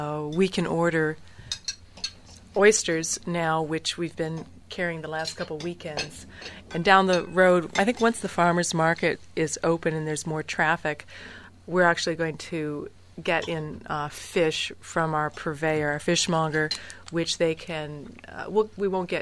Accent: Casanova, Wisconsin, United States; now in California, United States; every time I go home to Casanova, Wisconsin, I always bring back a suitcase full of this cheese

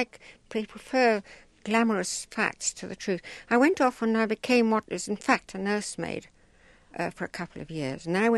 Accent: Zimbabwe; accent: Rhodesian; now in England; Rhodesian accent.

